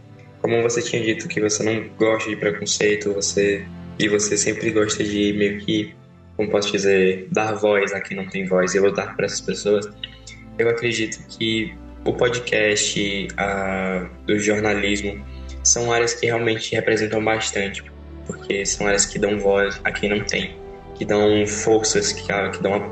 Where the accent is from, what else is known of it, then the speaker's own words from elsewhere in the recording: Northeast Brazil, Brazil; só que com adaptação mais nordestina, que é de onde eu venho.